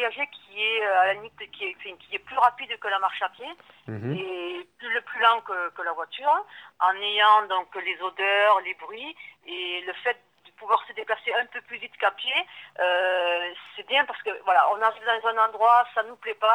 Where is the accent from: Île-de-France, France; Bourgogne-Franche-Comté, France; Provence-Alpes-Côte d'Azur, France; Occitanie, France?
Occitanie, France; Lunel; de Lunel et on voyage à vélo.